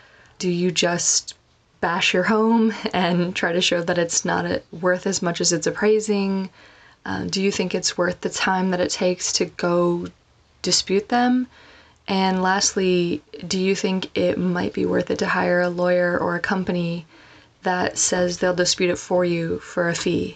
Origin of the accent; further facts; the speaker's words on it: Bedford, Texas, United States; I'm from Bedford, Texas.